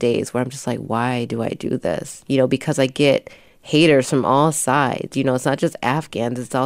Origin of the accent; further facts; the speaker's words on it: Milwaukee, Wisconsin, United States; I grew up in Milwaukee. I grew up in the projects. My mother is Korean. My father is Black.